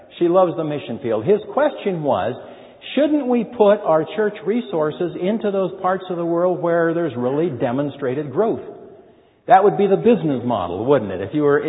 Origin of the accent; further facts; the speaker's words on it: Hollywood, California, United States; And one of the distractions, I dare say, is my hometown of Hollywood.